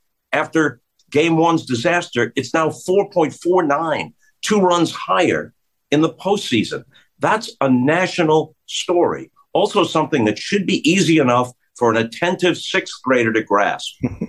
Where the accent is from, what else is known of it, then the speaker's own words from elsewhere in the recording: New York, United States; Growing up on Long Island